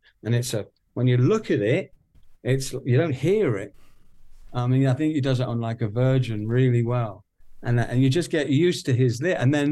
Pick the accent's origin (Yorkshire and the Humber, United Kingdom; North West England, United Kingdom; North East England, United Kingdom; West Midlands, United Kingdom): North East England, United Kingdom; I'm a Geordie